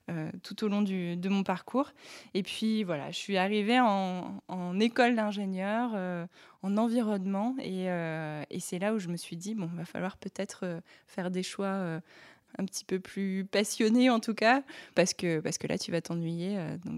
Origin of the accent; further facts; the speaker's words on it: Bourges, Centre-Val de Loire, France; Alors moi, je viens de Bourges, en fait, de la campagne berrichonne. Je viens d'une famille qui a des origines très diverses. Donc on ne peut pas vraiment dire... Moi, j'ai grandi là-bas, mais je ne suis pas vraiment de là-bas.